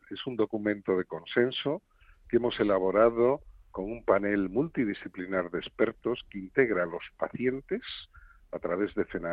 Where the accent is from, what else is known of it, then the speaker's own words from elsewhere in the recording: Trives, Galicia, Spain; tuve el honor de que fuese precisamente en mi pueblo, en Trives